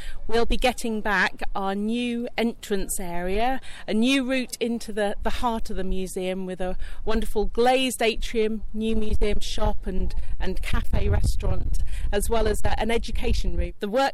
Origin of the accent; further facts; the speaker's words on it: Norwich, East of England, United Kingdom; I grew up in Norwich